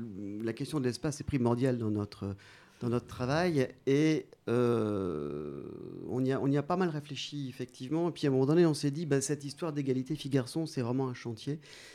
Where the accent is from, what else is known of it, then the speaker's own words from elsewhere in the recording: Lille, Hauts-de-France, France; on n'est pas de Paris, on n'est pas très loin, on est Lillois.